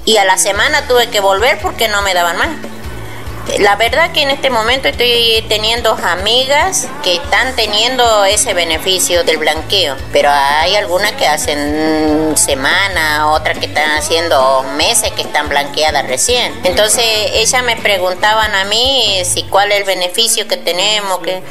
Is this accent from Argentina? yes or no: yes; General José de San Martín, Chaco, Argentina; born there; tengo 55 años y soy nacida en General José de San Martín, Chaco.